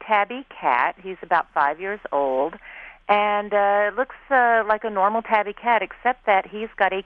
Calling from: Fortuna, California, United States; I'm calling from Fortuna, California.

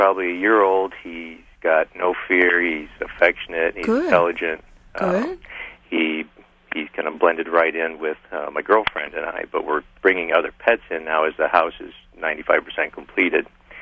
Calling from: Georgia, United States; I'm in South Georgia.

